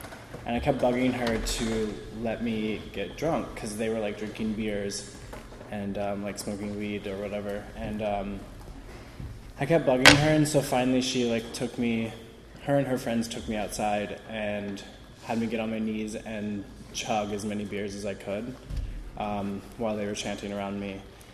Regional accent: Fort Wayne, Indiana, United States; So anyways, I grew up in Fort Wayne, Indiana, and I was always that kid that was looking for a way to fit

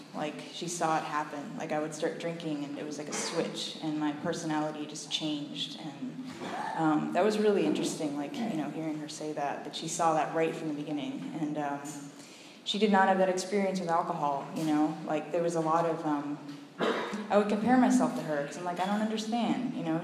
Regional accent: San Francisco, California, United States; I'm from San Francisco, and both my parents are alcoholic

